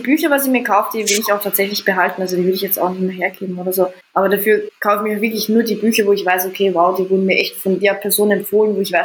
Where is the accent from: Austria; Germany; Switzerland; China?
Austria; Vienna; Aber bei uns in Wien ist das gang und gäbe, dass wir sagen, jetzt einmal labern halt, komm mit.